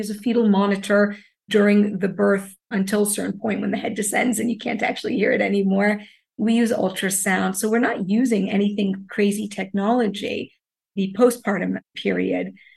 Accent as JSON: {"language": "English", "country": "United States", "tie": "born or raised there", "said": "Growing up in the United States and comparing it to what I see here, you can't really compare."}